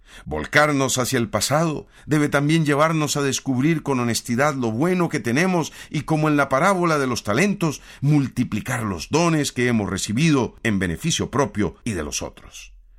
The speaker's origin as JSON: {"language": "Spanish", "country": "Costa Rica", "said": "Como comunidad costarricense, el año que iniciamos se presenta lleno de expectativas y retos."}